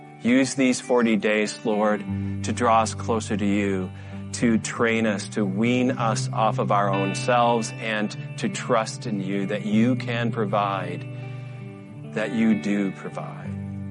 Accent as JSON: {"language": "English", "region": "Michigan", "country": "United States", "tie": "born or raised there", "said": "Some of you know my home church that I grew up with in Michigan was started as a mission to the Ojibwe Indians."}